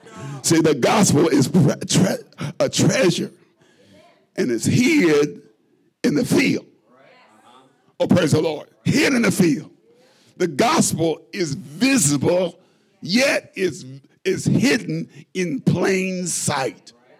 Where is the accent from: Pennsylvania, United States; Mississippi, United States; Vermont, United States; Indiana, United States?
Indiana, United States; I'm from Indiana.